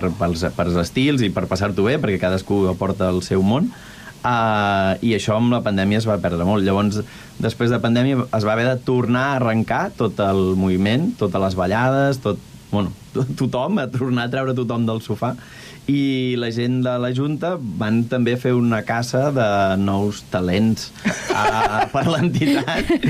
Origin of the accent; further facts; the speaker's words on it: Sant Cugat del Vallès, Catalonia, Spain; ostres, tots som de Sant Cugat